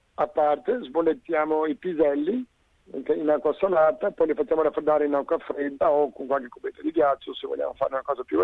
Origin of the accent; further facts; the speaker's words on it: Venice, Veneto, Italy; Oggi vorrei presentare un piatto della mia terra, della zona di mare, della zona di Venezia